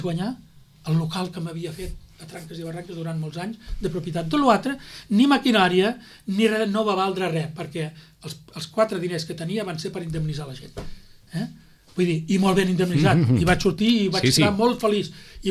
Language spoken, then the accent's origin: Catalan; Sitges, Catalonia, Spain; I torno a dir que jo coneixo una mica el meu poble